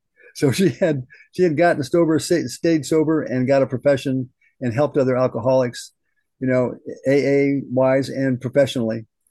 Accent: Battle Creek, Michigan, United States; I went back to my hometown with my mother. This was not too long after I got sober. You know, was able to go to a meeting. That this is back in Michigan, in the Bellevue, Battle Creek, Michigan area

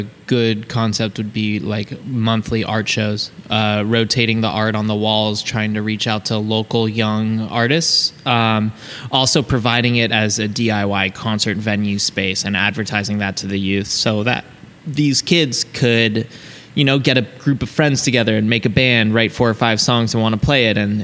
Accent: Phoenix, Arizona, United States; I grew up in Phoenix, Arizona

